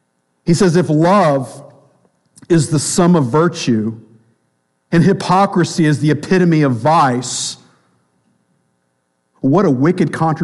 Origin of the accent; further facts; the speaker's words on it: the South, United States; You know, I grew up in the South, so I can say that.